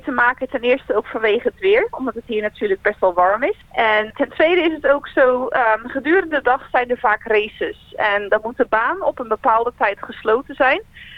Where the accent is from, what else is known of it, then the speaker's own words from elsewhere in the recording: Vlissingen, Zeeland, Netherlands; moved away as an adult; now in Australia; Ik kom oorspronkelijk uit Vlissingen, Zeeland. En ik woon nu bijna 6,5 jaar in Australië, net iets onder Sydney.